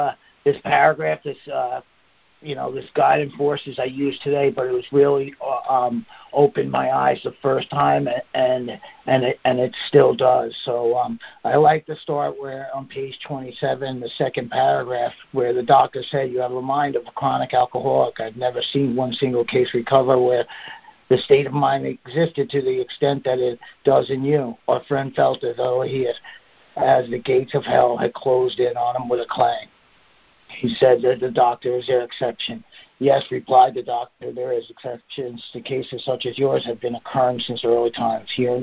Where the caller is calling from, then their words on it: Southampton, New York, United States; also born or lived in British Virgin Islands; I've lived in the British Virgin Islands for many years, but … I'm an alcoholic, and I'm calling in from Southampton, New York.